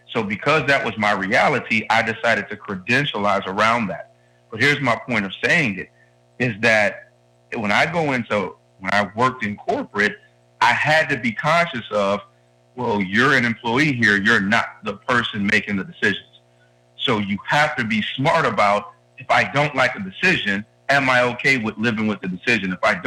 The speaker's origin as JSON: {"language": "English", "town": "Detroit", "region": "Michigan", "country": "United States", "moved": "yes", "lives_now": "Cincinnati, United States", "said": "I'm a transplant to Cincinnati. I'm originally from Detroit."}